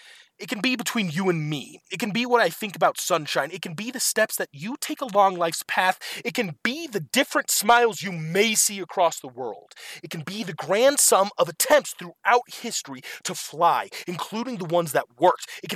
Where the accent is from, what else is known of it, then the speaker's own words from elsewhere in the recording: Aspen, Colorado, United States; I grew up in Aspen. I went to school in a little place called Cornell in Iowa. And after graduating, I came back to live with my parents